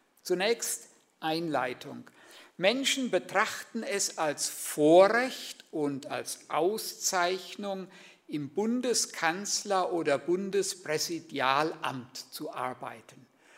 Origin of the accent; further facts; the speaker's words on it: Siegen, North Rhine-Westphalia, Germany; Da kommt nämlich meine Mutter her, aber eben aufgewachsen bin ich in Siegen.